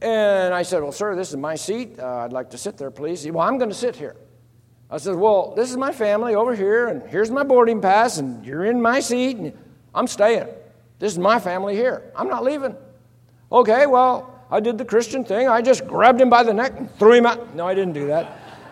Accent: Texas, United States; I'm from Texas

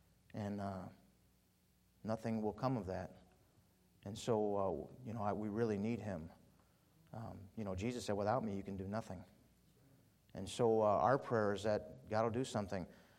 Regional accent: Chicago, Illinois, United States; now in Michigan; I'm from the Chicago area. My wife's from the Detroit area. I met her when I moved to Michigan.

